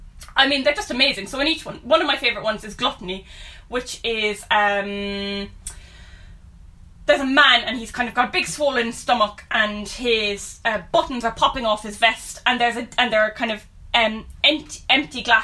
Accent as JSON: {"language": "English", "town": "Cork", "region": "Munster", "country": "Ireland", "tie": "born or raised there", "said": "We grew up in Turner's Cross, which is a 1920s suburb of Cork City in Ireland."}